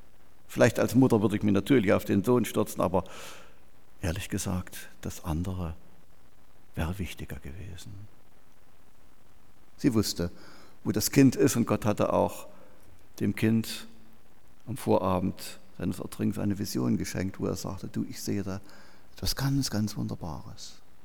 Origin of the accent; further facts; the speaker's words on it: Pößneck, Thuringia, Germany; Lebendige Christen der landeskirchlichen Gemeinschaft in Pößneck, meiner alten Heimat.